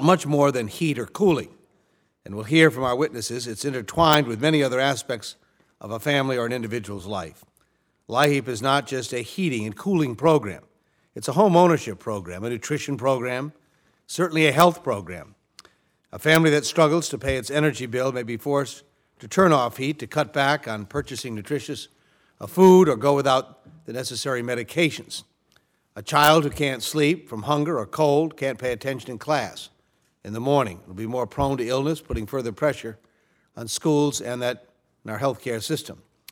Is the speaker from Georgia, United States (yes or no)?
no; Connecticut, United States; Again, in my home state, Connecticut offers, I think, a good example of what's going on.